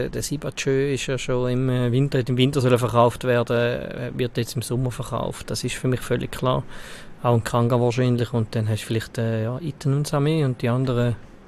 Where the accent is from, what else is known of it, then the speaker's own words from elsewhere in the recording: Valais, Switzerland; Gut als Walliser.